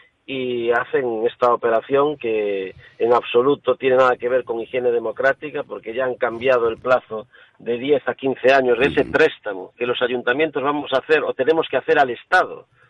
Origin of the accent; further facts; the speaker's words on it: Galicia, Spain; Somos 25, dos gallegos, Abel Caballero y este que le habla.